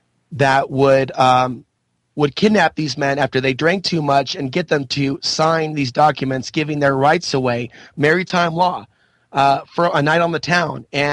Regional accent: Portland, Oregon, United States; Yes, I felt drawn to come back here, but what this really was my experience to see my hometown and its current reality being twisted into something else.

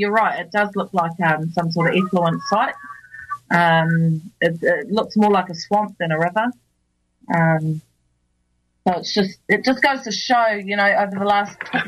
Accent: Ngaruawahia, Waikato, New Zealand; also born or lived in Hamilton; I'm from the Waikato, right? So I was born in Hamilton and raised in a little town called Ngarawahia until I was seven years of age.

